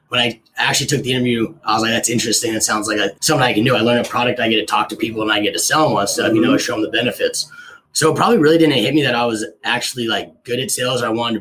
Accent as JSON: {"language": "English", "town": "San Jose", "region": "California", "country": "United States", "tie": "born or raised there", "said": "So as I said, you know, I'm actually from California, born and raised down in the South Bay, down in San Jose, California."}